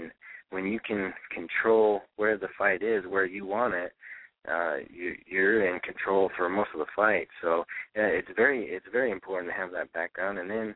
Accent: Utah, United States; He's from New Jersey. I'm from Utah.

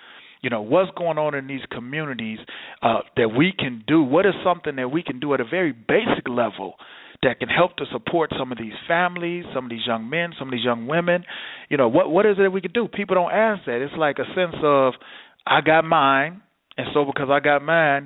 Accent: University Park, United States; I grew up with your cousin, Ray Griggs. We grew up together in University Park.

